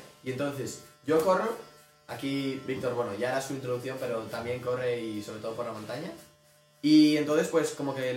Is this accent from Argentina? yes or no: no; Gijón, Asturias, Spain; soy de Gijón, el único que es de Gijón de aquí.